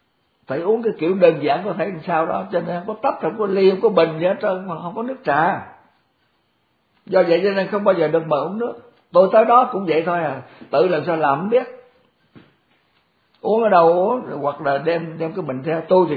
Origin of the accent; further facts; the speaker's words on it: Mekong Delta, Vietnam; Cái đó nó có khác hơn ở đồng bằng, ở miền Tây. Tôi là dân miền Tây. Dân miền Tây mà kiếm cái trời xanh mà lồng lộng vậy đó, ít có.